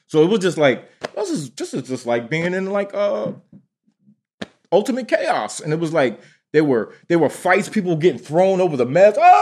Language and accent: English; New Jersey, United States; now in Manhattan, United States; I'm from Jersey. I'm in Manhattan